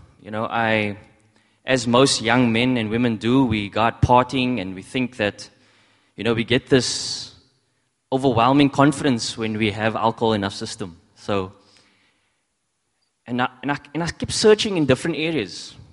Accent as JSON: {"language": "English", "town": "Cape Town", "region": "Western Cape", "country": "South Africa", "tie": "born or raised there", "said": "I hail from Strandfontein in Cape Town, and yeah. And that's where my life started."}